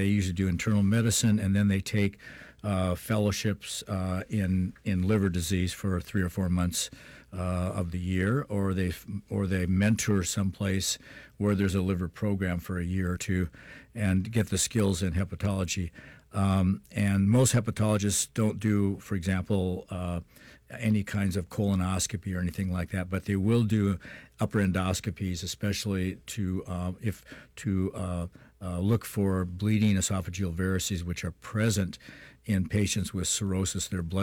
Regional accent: Tacoma, Washington, United States; Well, I grew up in Tacoma, Washington, went to Seattle University and then medical school at the University of Washington

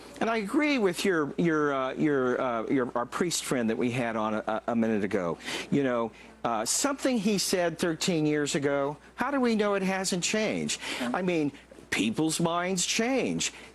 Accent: Missouri, United States; Second, I'm from Missouri, Amy. You got to show me.

